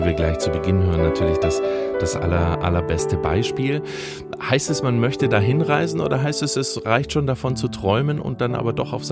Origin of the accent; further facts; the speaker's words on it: West Germany, Germany; ich bin im Westen aufgewachsen